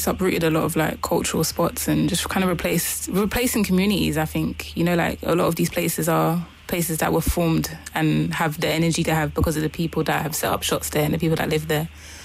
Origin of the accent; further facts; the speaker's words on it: Thamesmead, London, United Kingdom; I think it's just a nice area. It's like a combination of like London, but also kind of Kent, because it like sits on the edge of it.